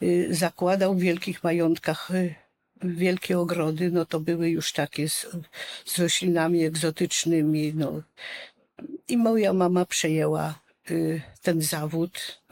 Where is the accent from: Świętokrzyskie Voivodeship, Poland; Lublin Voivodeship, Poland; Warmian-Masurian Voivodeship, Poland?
Świętokrzyskie Voivodeship, Poland; Jędrzejów; born there; dlatego ja się urodziłam w Jędrzejowie